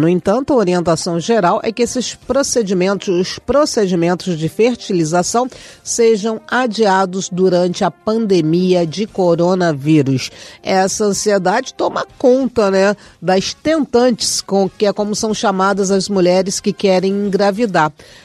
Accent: Brazil; mas como bons brasileiros, a gente sempre acha que a gente vai passar impune pela história, né? A gente já viu acontecer fora, mas a gente acha que não, aqui no Brasil, imagina.

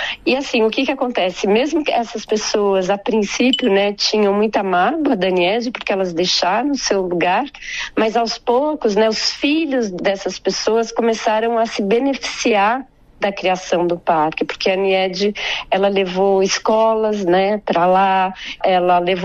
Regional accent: São Paulo, Brazil

